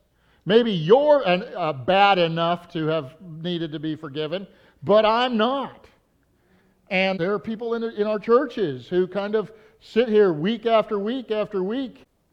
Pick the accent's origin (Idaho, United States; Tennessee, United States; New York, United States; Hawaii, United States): Idaho, United States; also born or lived in North Dakota; I was born in North Dakota, traveled all over the world, ended up in southeast Idaho, which is near where he met my mother, but not exactly the same town. And they raised me in a Christian home